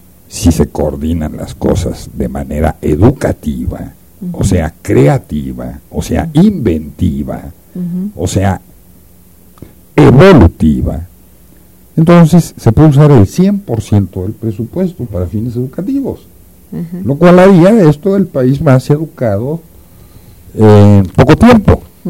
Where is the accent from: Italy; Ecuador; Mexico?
Mexico